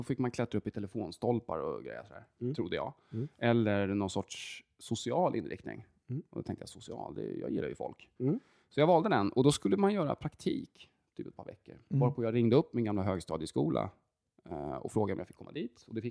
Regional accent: Järfälla, Stockholm County, Sweden; Alltså jag är ju uppvuxen i Järfälla, så här, Viksjö, radhus förort.

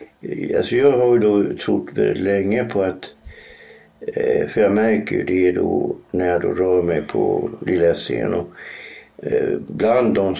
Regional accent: Norrland, Sweden; Jag kommer ju från Norrland, jag är inte alls akklimatiserad

